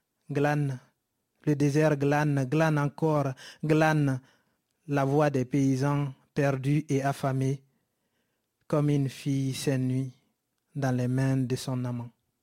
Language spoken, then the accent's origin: French; Conakry, Guinea; born there; Je suis né à Conakry en 2001.